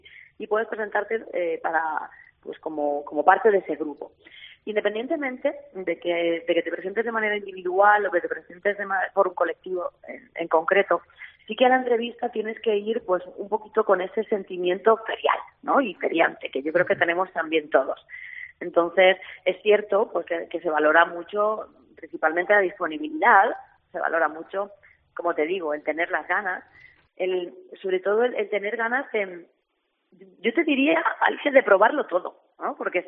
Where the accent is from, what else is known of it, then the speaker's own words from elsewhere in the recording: Albacete, Castilla-La Mancha, Spain; todos los que somos de Albacete o los que hemos vivido la feria alguna vez